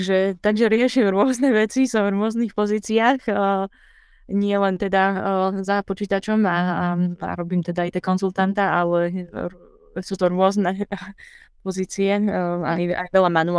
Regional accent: Klenovec, Banská Bystrica Region, Slovakia; odkiaľ pochádzam z Klenovca, tak tu realizujem stavbu, staviam zrub a ja sa nachádzam teda na samote teraz

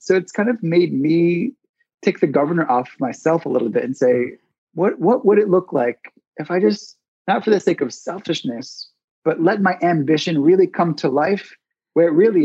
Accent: Midwest, United States; the mentality that I heard a lot growing up in the Midwest

